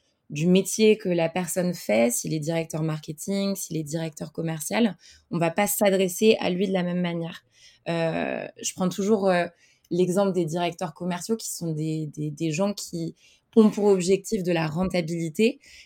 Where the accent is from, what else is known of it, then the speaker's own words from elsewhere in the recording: Brittany, France; Mais je vais dire la galette parce que je suis bretonne.